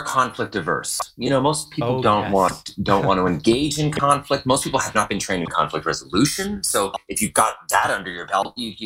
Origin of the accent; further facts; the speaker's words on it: Canada; the one I grew up with sky in Canada.